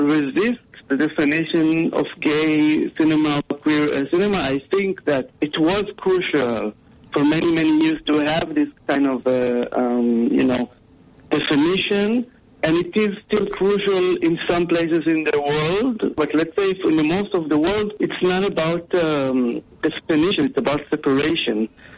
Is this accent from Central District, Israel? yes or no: yes; Ra'anana, Central District, Israel; English is a second language; I was born and raised in Israel in a little city called Ra'anana, which is a very I would say very white, clean, very maturistic, patriotic city.